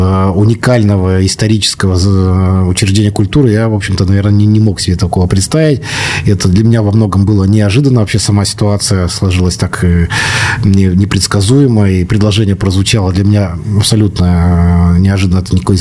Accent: Perm, Perm Krai, Russia; Я вырос в Перми, я пермяк

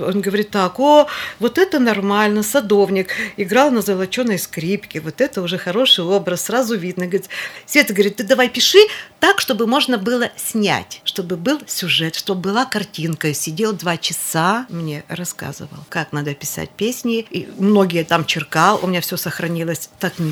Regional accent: Perm, Perm Krai, Russia; Я вот из Перми приехал

